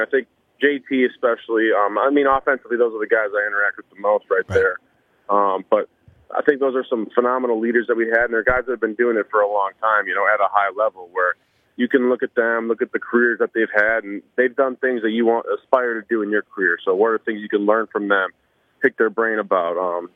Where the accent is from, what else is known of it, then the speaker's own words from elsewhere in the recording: Kewaunee, Wisconsin, United States; And, you know, I'm from Kewaunee, so, like, I used to leave my keys in the ignition in my car.